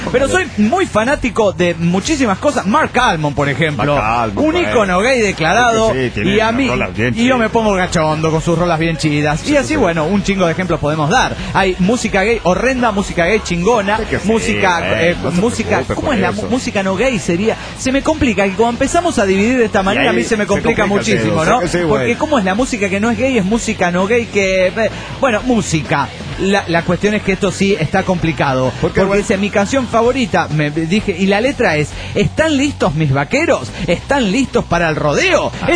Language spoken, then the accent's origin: Spanish; Chetumal, Quintana Roo, Mexico; de Chatumá, Quintana Roo, México.